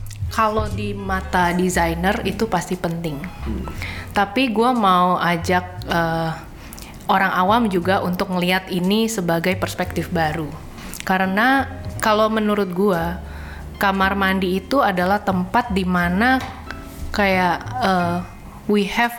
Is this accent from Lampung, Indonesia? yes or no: yes; Lampung, Indonesia; now in Jakarta, Indonesia; I was born and raised in Lampung, Sumatera. And then I go to college here in Jakarta.